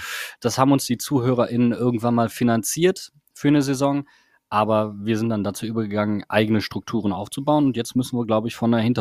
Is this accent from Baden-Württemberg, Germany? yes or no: no; Wuppertal, North Rhine-Westphalia, Germany; gebürtig komme ich eigentlich aus Wuppertal